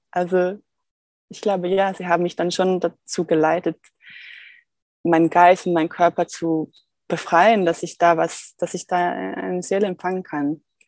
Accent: Switzerland; now in Portugal; in Portugal eben, weil ich komme ja aus der Schweiz

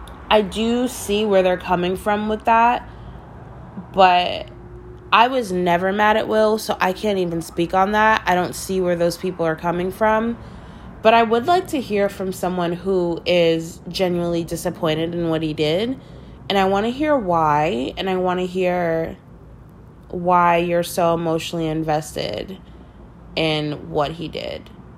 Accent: Northeast, United States; Maybe I'm more understanding because I'm from the Northeast.

